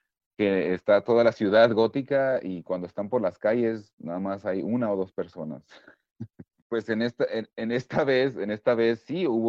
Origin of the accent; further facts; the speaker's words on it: Mexico; como mexicano, pues crecí escuchando las épicas historias del Imperio Azteca